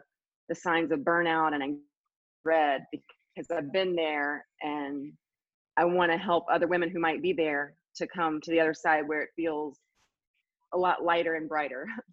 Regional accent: Greensboro, North Carolina, United States; now in Colorado, United States; I'm from Greensboro, North Carolina. Carolina girl.

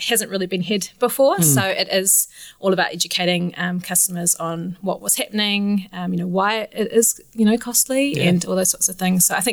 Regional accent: Golden Bay, Tasman, New Zealand; also born or lived in Marlborough; I'm originally from Golden Bay and then Marlborough.

